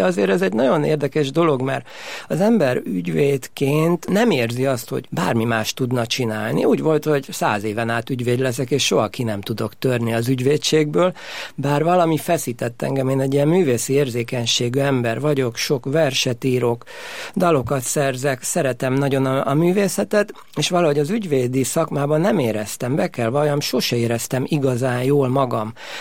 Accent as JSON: {"language": "Hungarian", "town": "Újpest", "region": "Budapest", "country": "Hungary", "tie": "born or raised there", "said": "én Újpesten nőttem fel, és nagyon szép gyerekkorom volt, szüleim nagy szeretetébe burkolva. Gimnáziumba, általános iskolába is Újpestre jártam, a Violába, majd a könyves gimibe, és utána az Alegerszegre"}